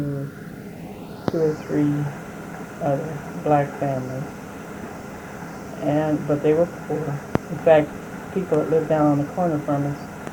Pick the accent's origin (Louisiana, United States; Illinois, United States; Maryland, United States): Illinois, United States; Champaign; born there; I was born here in Champaign, and my father was born here.